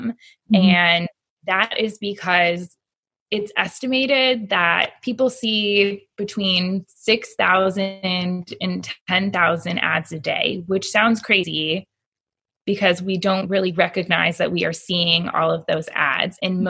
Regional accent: Florida, United States; moved away as an adult; We're all originally from Florida. I was born and raised in Florida. Our kids were born there.

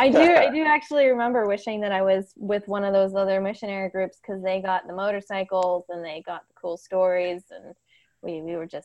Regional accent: Ethiopia; I mean, we grew up in Ethiopia. They follow the Ethiopian Orthodox calendar, which means Christmas isn't really relevant until January.

